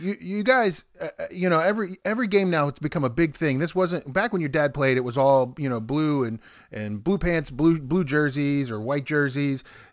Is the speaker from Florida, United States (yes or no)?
no; Fairmont, West Virginia, United States; So you and me, we're both from Fairmont, both Fairmont Senior High grads.